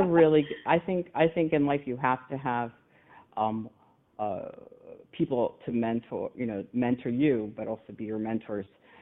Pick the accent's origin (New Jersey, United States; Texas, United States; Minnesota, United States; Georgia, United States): New Jersey, United States; I grew up in New Jersey. I grew up about an hour, a little over an hour west, if you go on 78. And I guess it's about 2 hours from Philly.